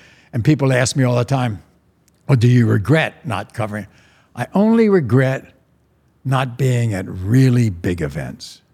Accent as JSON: {"language": "English", "town": "Washington", "region": "District of Columbia", "country": "United States", "tie": "born or raised there", "said": "growing up in Washington, the nation's capital, my first job once I got out of school was being a radio reporter"}